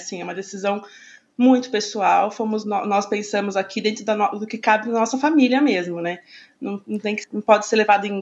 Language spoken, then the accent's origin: Portuguese; Jundiaí, São Paulo, Brazil; e aqui em Jundiaí, eu sou de Jundiaí, né